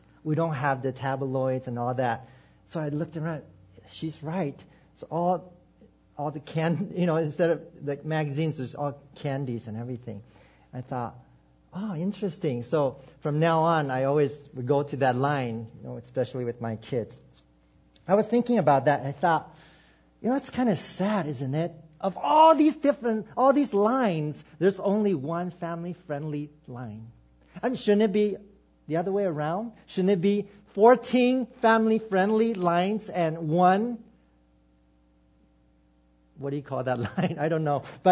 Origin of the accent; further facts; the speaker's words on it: Lynnwood, Washington, United States; I'm from Linwood. I live in Linwood.